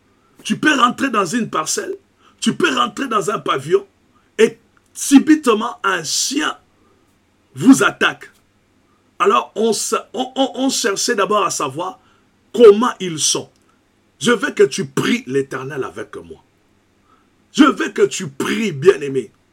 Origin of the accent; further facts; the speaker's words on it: Kinshasa, DR Congo; moved away as an adult; Moi, je suis du Congo Kinshasa. Souvent, quand j'étais au pays il y a plus de 25 ans